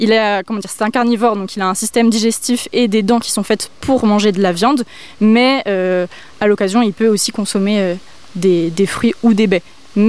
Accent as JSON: {"language": "French", "region": "Brittany", "country": "France", "said": "j'ai 23 ans, je viens d'Ille-et-Vilaine et je suis étudiante"}